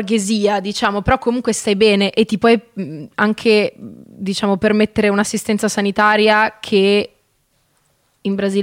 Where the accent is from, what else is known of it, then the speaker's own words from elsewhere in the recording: Lombardy, Italy; In realtà sono cresciuta nel Mantovano.